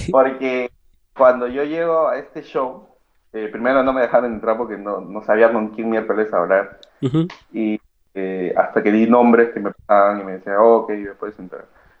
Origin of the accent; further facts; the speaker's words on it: Peru; Yo soy de Perú